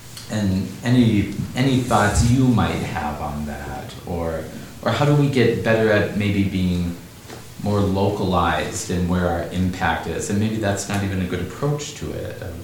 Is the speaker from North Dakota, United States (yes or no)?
yes; North Dakota, United States; like in my home state, let's say, they're in, of North Dakota